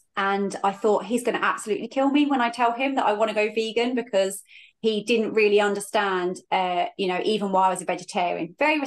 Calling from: East of England, United Kingdom; All the way over in Suffolk from, well, I live kind of in the middle of a field in a really rural farming village.

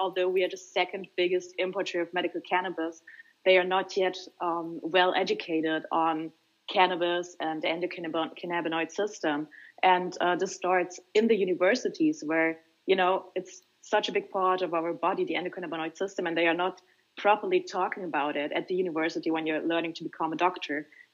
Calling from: Germany; Well, I'm talking from the German side.

